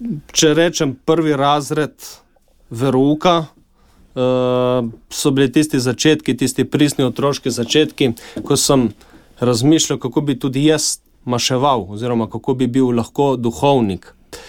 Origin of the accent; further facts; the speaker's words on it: Postojna, Littoral–Inner Carniola, Slovenia; Rodil sem se v Postojni pred 29 leti. Odraščal v povprečni družini, krščanski.